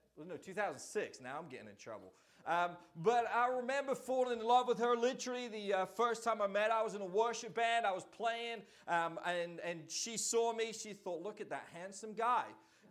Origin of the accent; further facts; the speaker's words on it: England, United Kingdom; Now, me, I'm from England